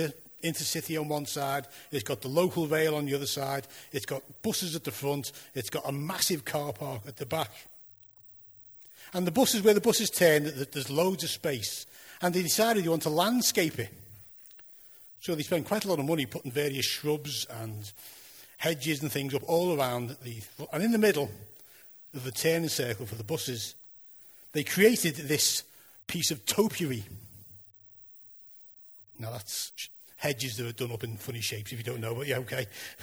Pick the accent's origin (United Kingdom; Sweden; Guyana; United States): United Kingdom; Liverpool, North West England; I have a proper accent, unlike the rest of you. Okay, so I'm from Liverpool